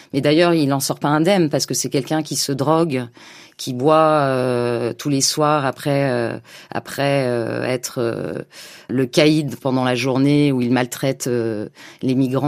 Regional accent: Djibouti; moved away; Enfin, quand j'ai quitté Djibouti, il n'y avait pas encore la dictature. Mais c'est donc un pays, évidemment, depuis gamine, dont j'entendais parler, qui est un confetti, hein, c'est tout petit.

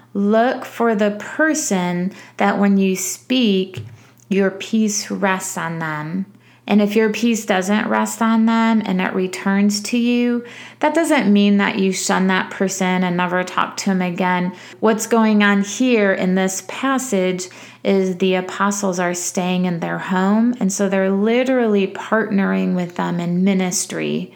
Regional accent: Michigan, United States; also born or lived in Illinois / Southern California / Texas; I grew up in Michigan, I went to school in Illinois, I lived in Southern California, I went to Texas

